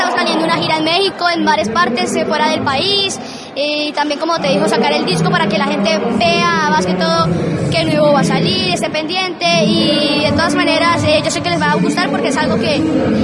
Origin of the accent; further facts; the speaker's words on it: Santander, Colombia; pues ya que soy santandereana.